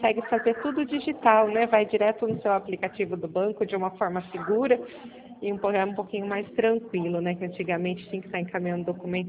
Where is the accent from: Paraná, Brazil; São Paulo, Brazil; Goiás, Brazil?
São Paulo, Brazil; Araras; Eu sou daqui de Araras mesmo